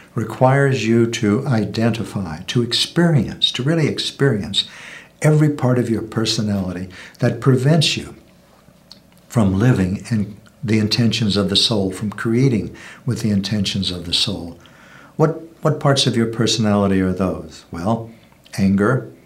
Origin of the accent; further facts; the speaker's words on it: United States; In my case, I'm male. I'm white. I'm an American.